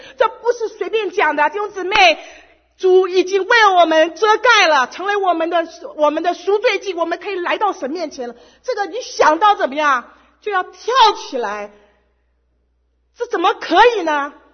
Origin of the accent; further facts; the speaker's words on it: China; 这虽然不是我们中国人背景里的一件事